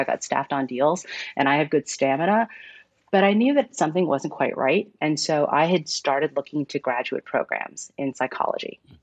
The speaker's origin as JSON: {"language": "English", "region": "New York", "country": "United States", "tie": "born or raised there", "said": "And my sisters, my parents, and I, we all moved to the United States in the 70s. And I grew up in New York, and we public school kids all the way."}